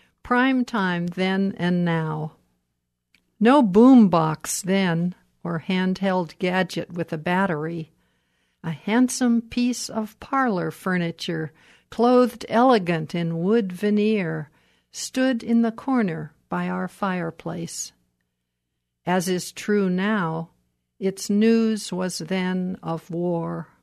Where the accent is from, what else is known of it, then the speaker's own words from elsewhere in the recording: Yellow Springs, Ohio, United States; I'm from Yellow Springs.